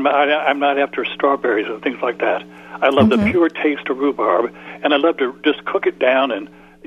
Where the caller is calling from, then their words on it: Vernon Hill, Virginia, United States; I'm calling from Vernon Hill, Virginia.